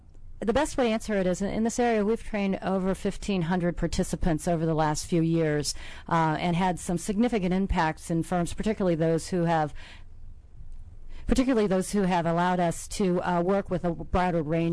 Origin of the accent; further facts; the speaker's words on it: St. Louis, Missouri, United States; also born or lived in Oklahoma; I originally was born in Oklahoma, but when my father went to dental school, we landed in St. Louis, where he went to WashU.